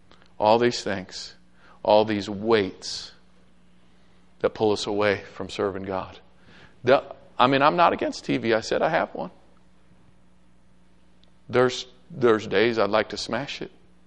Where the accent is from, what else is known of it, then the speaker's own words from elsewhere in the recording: Ohio, United States; And you know, I grew up in Ohio.